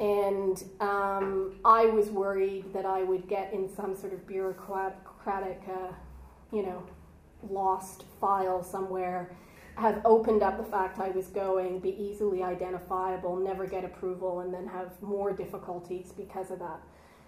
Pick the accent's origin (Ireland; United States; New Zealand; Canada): Canada; I'll say dollars because I'm Canadian